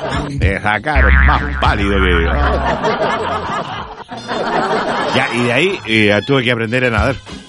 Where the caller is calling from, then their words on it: Ramadillas, Biobío, Chile; de Ramadillas, allá en Arauco.